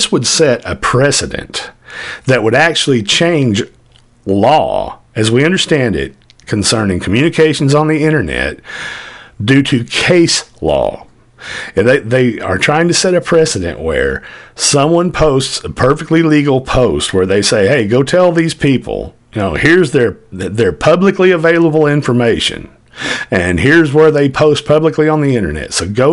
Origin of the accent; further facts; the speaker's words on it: the South, United States; today's show is very Southern-based. Being a Southerner myself, I have always been proud of our history